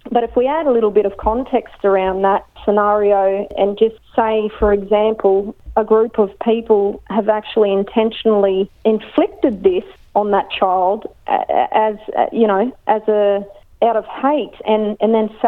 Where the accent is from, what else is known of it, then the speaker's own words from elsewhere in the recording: Australia; have the barbecue on the beach and you play cricket and all these kind of things that sort of come with being Australian.